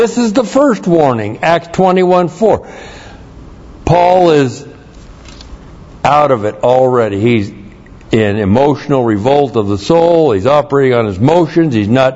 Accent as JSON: {"language": "English", "region": "Washington", "country": "United States", "lives_now": "Nevada, United States", "said": "Yeah, I'm from Washington. I have a lot of fragrant memories."}